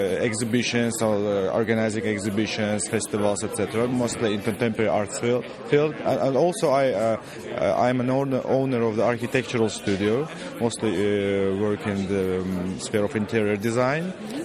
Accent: Azerbaijan; I'm from Azerbaijan.

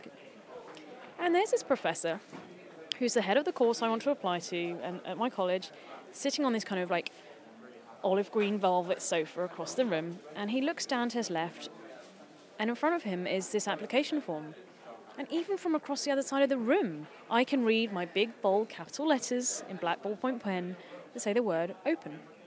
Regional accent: London, United Kingdom; Okay, so first of all, I grew up in East London. I'm an East London girl. I went to my local comprehensive school.

